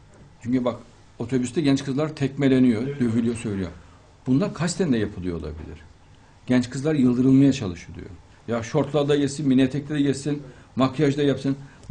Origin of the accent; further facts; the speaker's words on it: Hakkari Province, Turkey; ben bir Hakkari'li olarak sizi gerçekten çok seviyorum